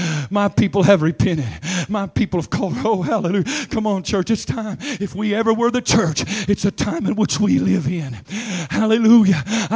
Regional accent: United States; America may get so bad, we're kind of ashamed. I'm American. I'm from America.

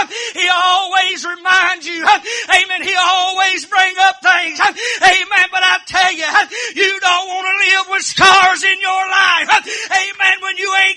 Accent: Alabama, United States; I'm from Alabama originally. I wasn't raised in a holiness home.

